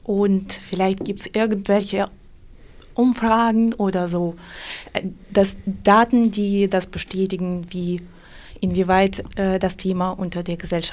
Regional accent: Ukraine; German is a second language; now in Germany; Ich bin geborene Ukrainerin und bin nach Deutschland wegen des Krieges gekommen.

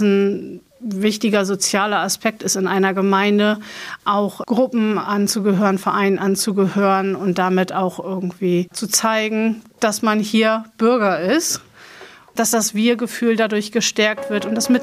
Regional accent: Schwanewede, Lower Saxony, Germany; Ich komme aus Schwanewede, ich habe 4 Töchter.

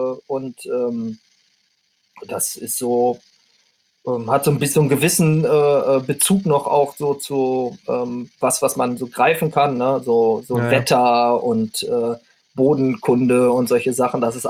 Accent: North Rhine-Westphalia, Germany; ich komme ja aus Ostwestfalen

